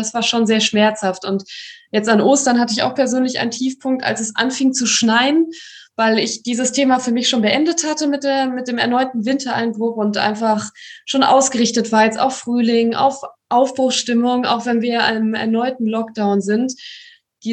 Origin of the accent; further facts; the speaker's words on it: Bonn, North Rhine-Westphalia, Germany; ich komme aus Bonn